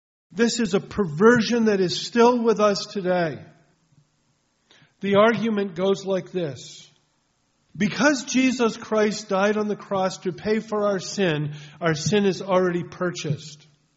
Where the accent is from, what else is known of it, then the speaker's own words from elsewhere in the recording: Massachusetts, United States; But the fact that she was from Massachusetts, there was an automatic bond there. You're from my home state.